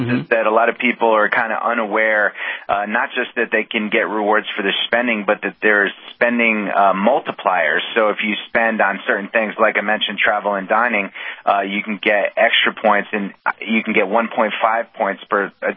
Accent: New England, United States; now in New York City, United States; Well, I'm a New England guy. I mean, I live in New York City. I grew up in New England, so I love taking road trips.

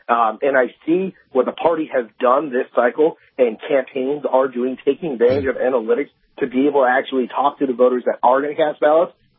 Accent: Massachusetts, United States; Yeah, so far from Massachusetts, my home state, and you know where she's from.

